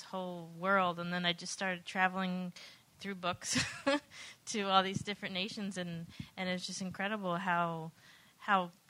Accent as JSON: {"language": "English", "country": "United States", "said": "I think that's also from not having a rich heritage, being American, and not really having a real tradition in any sort of sense."}